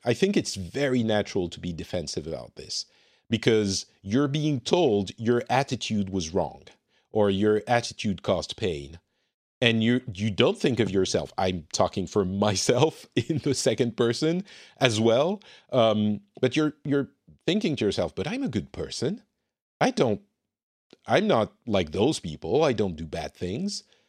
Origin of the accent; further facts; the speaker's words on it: France; You know I'm from France.